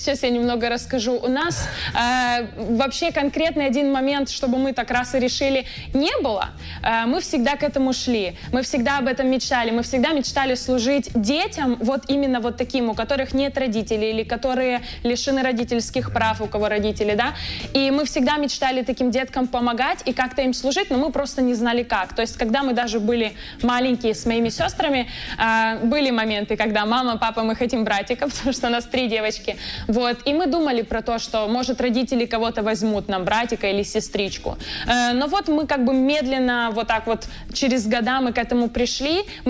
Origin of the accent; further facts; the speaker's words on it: Horishni Plavni, Poltava Oblast, Ukraine; born there; also born or lived in Kremenchuk; В Горішніх Плавнях, да, я народилася в Горішніх Плавнях.